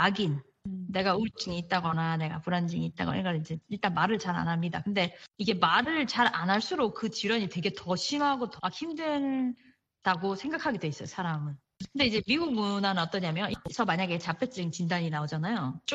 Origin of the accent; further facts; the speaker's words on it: Daegu, South Korea; 왜냐하면 전 대구 사람이거든요.